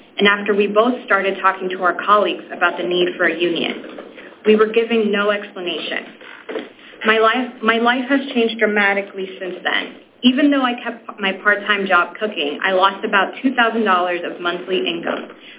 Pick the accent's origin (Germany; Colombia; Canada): Colombia; moved away as an adult; now in United States; I'm originally from Colombia and moved to the U.S. with my family and with my wife 3 years ago.